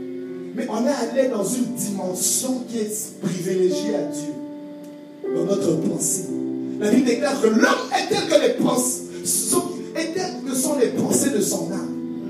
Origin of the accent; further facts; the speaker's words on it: DR Congo; mon pays d'origine qui est le Congo, où l'espérance de vie des hommes est à 45 ans